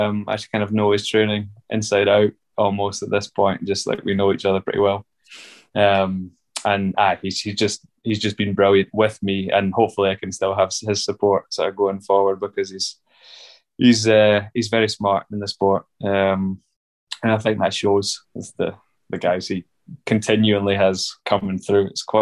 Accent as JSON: {"language": "English", "town": "Glasgow", "region": "Scotland", "country": "United Kingdom", "tie": "born or raised there", "lives_now": "Flagstaff, United States", "said": "You see, in complete contrast to growing up in Glasgow, you see the sun every day. You don't see the sun at all in the winter in Glasgow."}